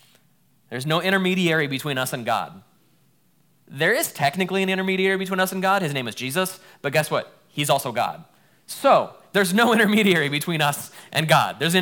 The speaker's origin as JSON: {"language": "English", "country": "United States", "said": "I don't know why I'm American."}